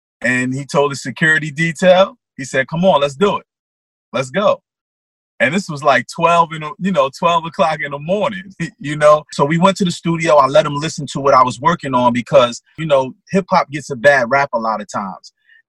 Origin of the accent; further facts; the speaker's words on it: Newark, New Jersey, United States; I'm going to reflect on who I was growing up in Newark, New Jersey then and who I am in Newark, New Jersey now.